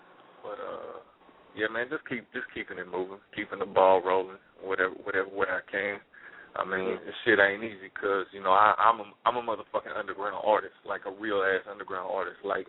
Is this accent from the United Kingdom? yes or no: no; Marion, Indiana, United States; Yeah, I'm from Marion, Indiana.